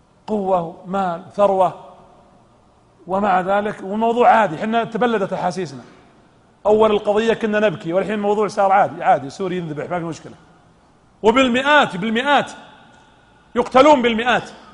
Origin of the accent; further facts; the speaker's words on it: Eastern Province, Saudi Arabia; أبلشونا عندنا في الشرقية إلى اليوم في القطيف مشاكل